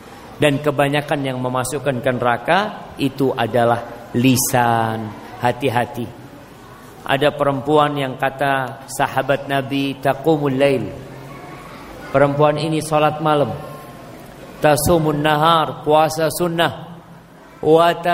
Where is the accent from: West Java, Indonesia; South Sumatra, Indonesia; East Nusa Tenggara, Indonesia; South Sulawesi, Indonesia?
South Sulawesi, Indonesia; Makassar; born there; now in Merauke, Indonesia; Saya seorang pria yang bekerja di Merauke, sedangkan saya lahir di Makassar. Saya meninggalkan satu-satunya orang tua saya di kampung, yaitu ibu saya. Saya sudah berumur 25 tahun